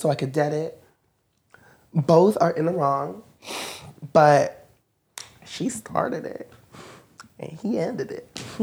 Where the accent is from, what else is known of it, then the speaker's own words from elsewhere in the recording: Florida, United States; I'm a little Florida. I was born and raised in Florida. And the biggest, largest black family.